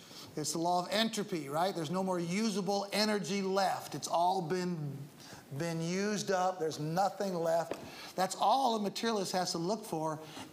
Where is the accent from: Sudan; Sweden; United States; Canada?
United States; At least from my perspective as an American